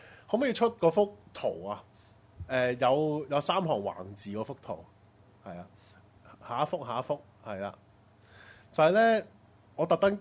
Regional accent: Hong Kong; 即係我哋香港人睇睇，我覺得肉酸咧

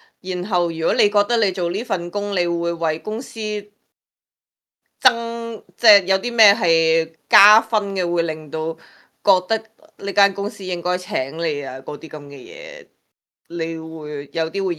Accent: Hong Kong; 我哋香港人写嗰啲 cover letter 通常简单啲

